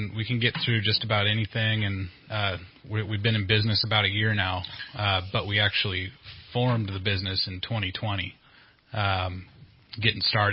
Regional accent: Redding, California, United States; I'm from Redding here, and my background is mechanical, welding, some electrical.

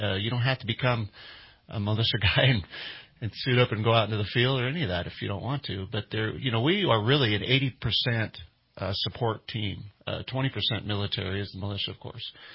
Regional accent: Nebraska, United States; Well, I like to always talk about my life. I grew up in Nebraska.

